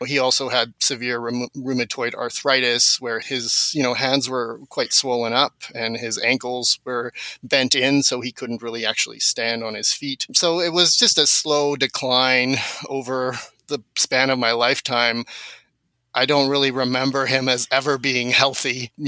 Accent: Canada; also born or lived in South Africa; So they really identified more as South African, whereas my earlier memories are as being a Canadian.

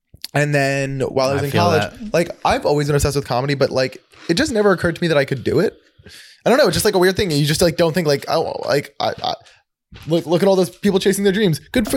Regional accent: New Jersey, United States; now in Los Angeles, United States; Grew up in Jersey.

